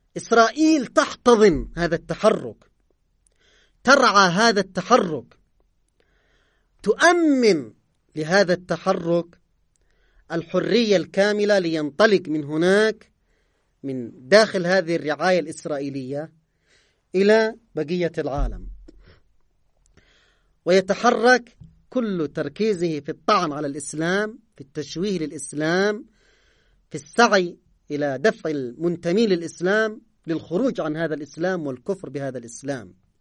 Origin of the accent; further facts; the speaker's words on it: Yemen; هناك اليوم عندنا في اليمن أشكال كثيرة من الحرب التي تستهدفنا